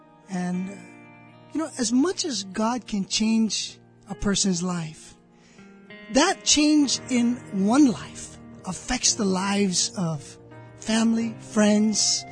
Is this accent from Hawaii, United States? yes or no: yes; Hawaii, United States; You know, I grew up in Hawaii. I've got Samoan friends, and I know the Samoan accent, you know.